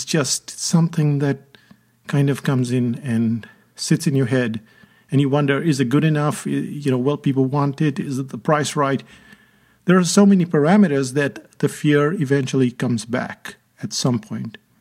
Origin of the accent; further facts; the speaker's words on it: India; English is a second language; now in New Zealand; I moved to New Zealand in the year 2000. I didn't know anyone here. I moved from India and I had no choice.